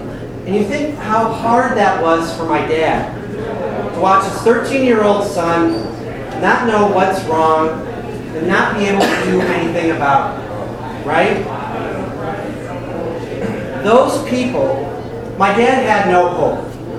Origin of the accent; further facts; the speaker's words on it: Davenport, Iowa, United States; So I grew up in Davenport, about 13, 14 years old.